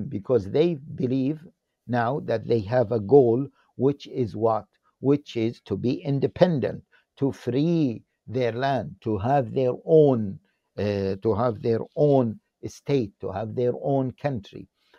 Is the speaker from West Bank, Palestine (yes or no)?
no; Gaza Strip, Palestine; also born or lived in Saudi Arabia; I am Palestinian. I'm originally from Gaza. What happened? I was born in Saudi Arabia.